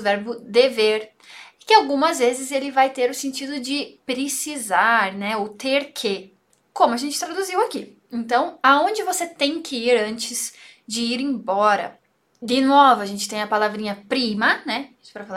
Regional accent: Italy; Mas dependendo do sotaque, como é o meu sotaque lá na Itália, todas as minhas vogais são muito mais abertas. Porque na região que eu morei, que eu cresci, se fala assim.

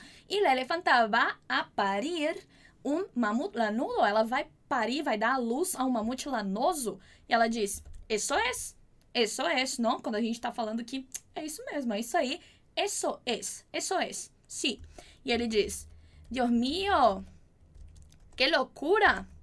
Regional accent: Uberaba, Minas Gerais, Brazil; na minha terra, lá em Uberaba, eles é um dos maiores sítios paleontológicos do Brasil.

